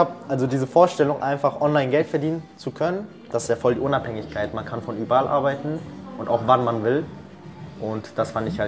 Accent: Bielefeld, North Rhine-Westphalia, Germany; ich komme aus Bielefeld.

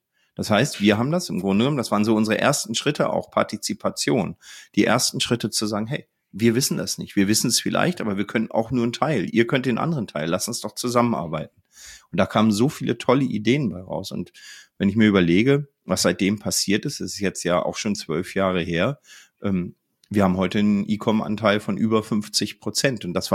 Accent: Northern Germany, Germany; ich bin ja Norddeutscher auch.

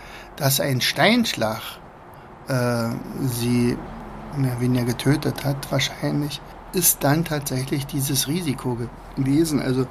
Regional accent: Germany; naja, ich bin ja damals in der DDR aufgewachsen und wir durften also nicht in den Wilden Westen fahren.

